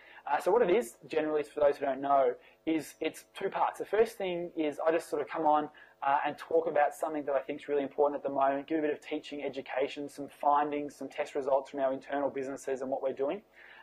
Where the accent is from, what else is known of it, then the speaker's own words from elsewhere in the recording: Australia; but being an Australian, I don't even fall into that banner.